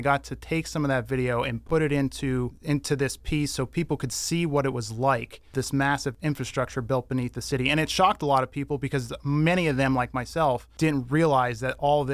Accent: Hazleton, Pennsylvania, United States; basically growing up around the Hazleton area, I always heard of this hidden city below Hazleton

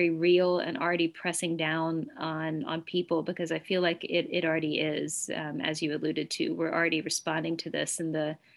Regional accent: the South, United States; moved away as an adult; now in Vermont, United States; I grew up in the South and I lived there for 30 years. And then I moved to Vermont right when I started publishing at about age 29 or 30.

